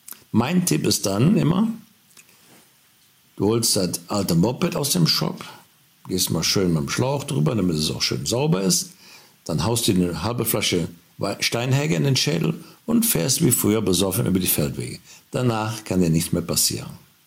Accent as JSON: {"language": "German", "region": "North Rhine-Westphalia", "country": "Germany", "said": "Wir haben ja bei uns in der Eifel so ein kleines Nahverkehrsproblem."}